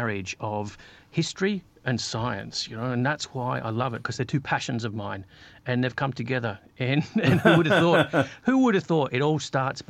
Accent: Australia; I'm, if you're like me, I'm Australian.

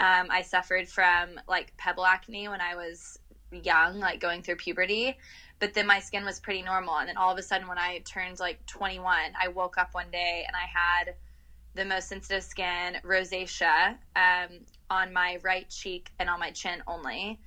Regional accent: Texas, United States; Because I'm from Texas originally, so I just totally shocked my system.

